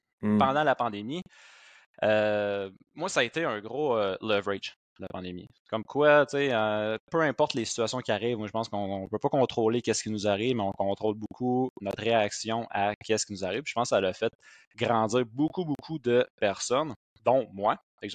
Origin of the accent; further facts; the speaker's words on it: Thetford Mines, Quebec, Canada; Je viens de Thetford, de la métropole de la Beauce.